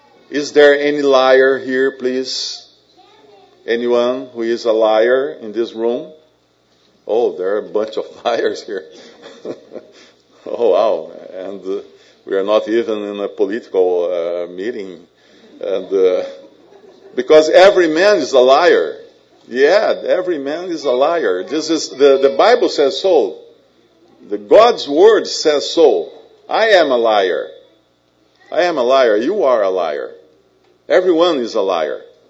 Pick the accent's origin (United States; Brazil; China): Brazil; English is a second language; Well, I hope my accent won't be a problem. I am a Brazilian, and of course, I don't speak Shakespeare's language in the right way.